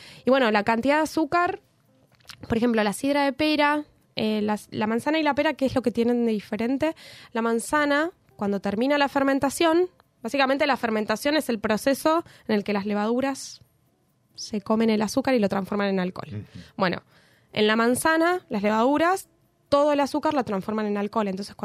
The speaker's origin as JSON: {"language": "Spanish", "town": "Bariloche", "region": "Río Negro", "country": "Argentina", "said": "Bueno, nosotros somos de Bariloche."}